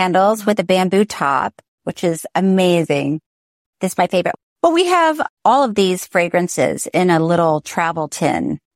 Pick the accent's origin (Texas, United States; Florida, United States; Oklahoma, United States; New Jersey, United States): Florida, United States; So I'm from Florida.